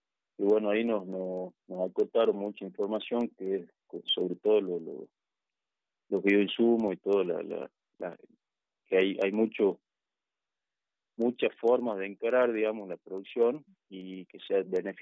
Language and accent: Spanish; Salta, Argentina; born there; nací en Salta, pero bueno, ahora vivo acá en La Viña, vivo acá con mi familia